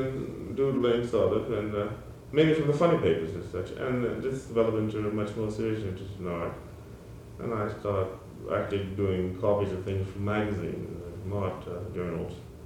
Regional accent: Charleston, South Carolina, United States; I was born in Charleston in 1928. And I grew up mainly around musicians

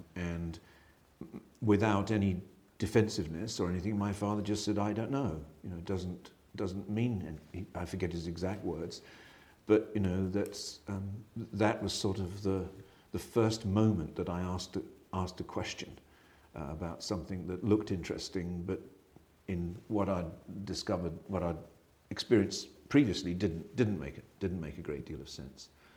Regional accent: Bexhill-on-Sea, South East England, United Kingdom; I grew up in an Edwardian seaside resort town called Bexhill-on-Sea.

